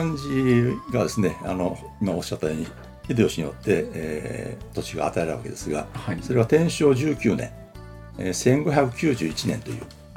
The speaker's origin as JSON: {"language": "Japanese", "region": "Kyoto", "country": "Japan", "tie": "born or raised there", "said": "私はそこで生まれまして、生っ粋の京都人でございます。地元の小中高大学も京都でございますし、大学院も京都でございます。そういう意味で、京都離れたことはございません。"}